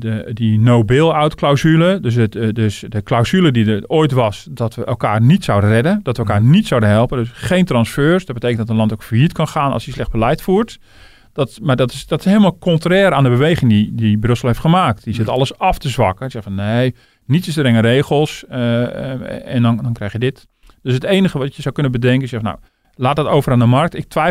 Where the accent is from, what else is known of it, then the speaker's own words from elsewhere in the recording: Netherlands; Ja, daar zouden we als Hollanders wel voor voelen.